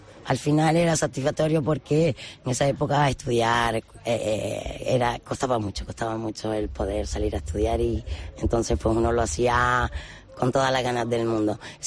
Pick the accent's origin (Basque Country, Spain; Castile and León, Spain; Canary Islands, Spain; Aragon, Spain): Canary Islands, Spain; me gusta mucho caminar en mi tierra, porque además me gusta todo y cada uno de sus rincones. Y desde la Montaña Bermeja se ve todo el archipiélago Chinijo